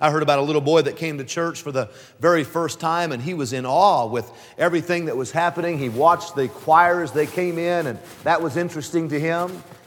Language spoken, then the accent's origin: English; California, United States; I'm your grandson from California. I'm the preacher, the one that preaches out there.